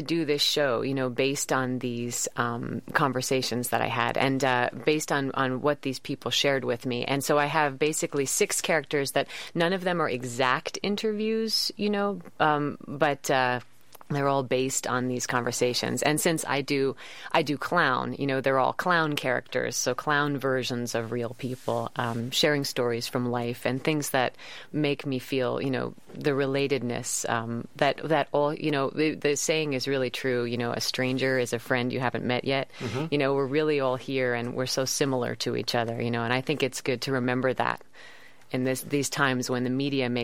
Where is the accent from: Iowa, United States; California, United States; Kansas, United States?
California, United States; San Francisco; now in New York, United States; I'm living in New York about 10 years now. I'm from San Francisco originally, so it's so great to be back.